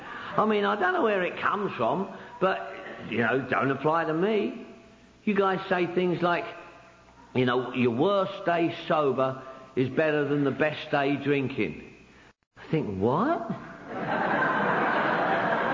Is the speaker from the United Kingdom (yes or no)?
yes; London, United Kingdom; when I was a young dude at home living in my mum's house in Northwest London. I'm from Northwest London, by the way.